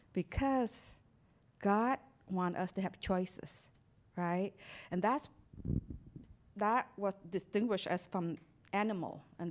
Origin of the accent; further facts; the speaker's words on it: Vietnam; English is a second language; I remember when I was growing up in Vietnam, our house only have one room.